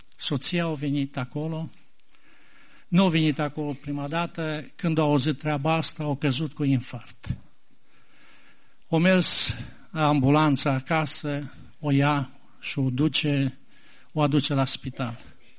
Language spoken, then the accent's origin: Romanian; Baia Mare, Maramureș County, Romania; pentru că eu sunt din Baia Mare, de acolo din Maramureș